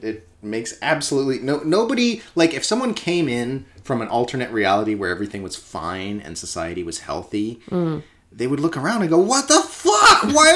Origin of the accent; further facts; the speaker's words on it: San Francisco, California, United States; Yeah, I'm from the San Francisco area, and there's this neighborhood in San Francisco called the Tenderloin